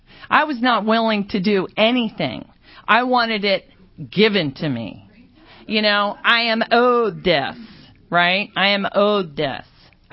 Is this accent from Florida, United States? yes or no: no; Virginia, United States; I grew up in Virginia, by the way.